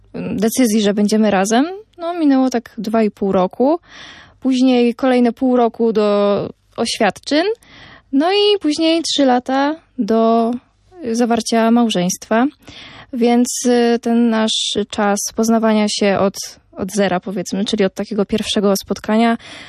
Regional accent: Lesser Poland, Poland; a kiedy dowiedział się, skąd pochodzę, że jest to Małopolska

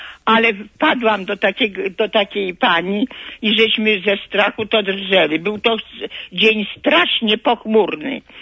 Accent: Warsaw, Masovian Voivodeship, Poland; Ja jestem warszawianką, mam 85 lat

